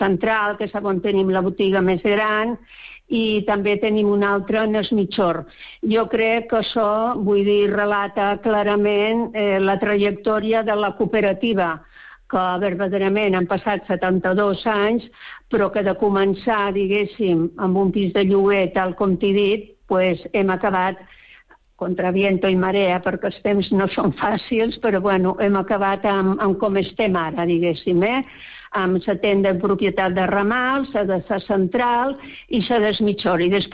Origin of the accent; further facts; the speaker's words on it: Huesca, Aragon, Spain; born there; Jo, igual que el Josep Maria, no sóc menorquí, el meu marit sí que ho era, jo vaig néixer a Huesca